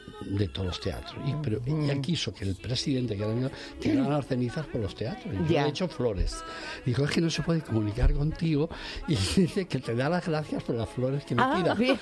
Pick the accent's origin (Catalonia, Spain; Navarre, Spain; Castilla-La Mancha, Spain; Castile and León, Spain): Castilla-La Mancha, Spain; Tomelloso; born there; Pues mira, yo nací en Tomelloso, en un pueblo que era de peluquería.